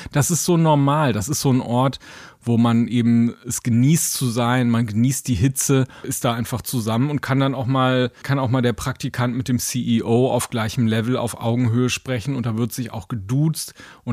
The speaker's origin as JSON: {"language": "German", "country": "Germany"}